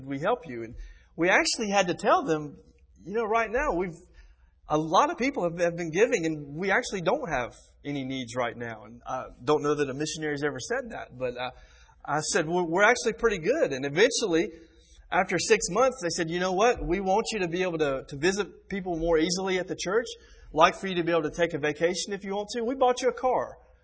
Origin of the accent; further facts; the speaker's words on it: United States; moved away as an adult; now in Senegal; I come from the United States and I'm going to Senegal.